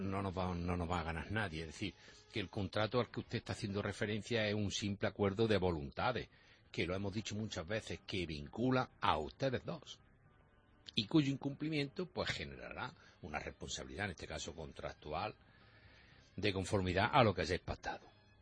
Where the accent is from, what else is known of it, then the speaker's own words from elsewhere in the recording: Jaén, Andalusia, Spain; como yo sé que soy de Jaén